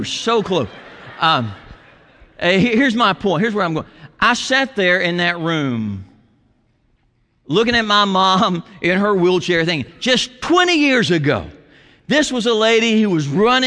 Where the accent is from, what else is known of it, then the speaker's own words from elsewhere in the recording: Columbia, United States; now in Sugar Land, United States; late Saturday night we drive down to Columbia, my hometown.